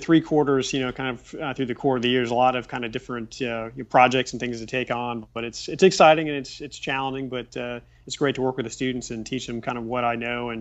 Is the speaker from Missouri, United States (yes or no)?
no; Richmond, Indiana, United States; just growing up in Richmond, Indiana